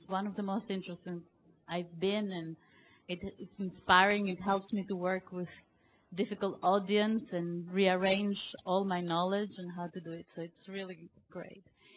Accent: Greece; as far as I know, I come from Greece

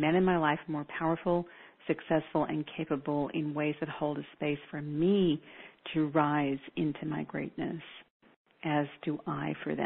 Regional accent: Australia; I'm Australian. I love Byron Bay.

